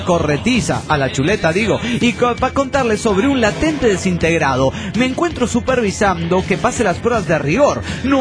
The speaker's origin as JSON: {"language": "Spanish", "town": "Cancún", "region": "Quintana Roo", "country": "Mexico", "said": "Recuerden, yo soy el arqui de Cancún, soy arquitecto."}